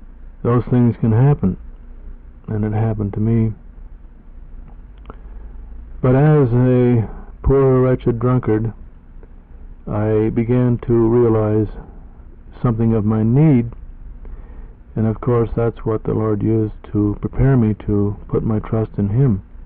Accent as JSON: {"language": "English", "town": "Wheaton", "country": "United States", "tie": "born or raised there", "said": "I was born in Wheaton many years ago, over 50 years ago, when it was a small, quiet town. And grew up there without any church or Sunday school background."}